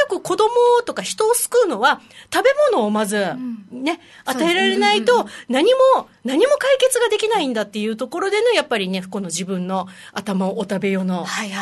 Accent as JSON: {"language": "Japanese", "region": "Kyushu", "country": "Japan", "said": "私ほら、九州の出身なんで、"}